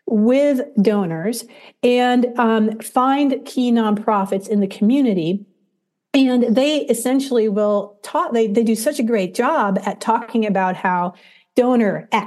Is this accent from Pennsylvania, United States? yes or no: no; Oregon, United States; I'm from Oregon in the United States.